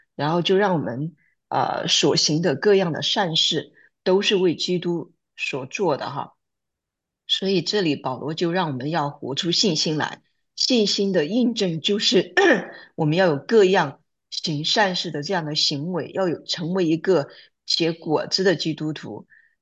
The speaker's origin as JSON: {"language": "Chinese", "country": "China", "said": "所以我们中国人的方式，很多时候喜欢用命令的方式哈。"}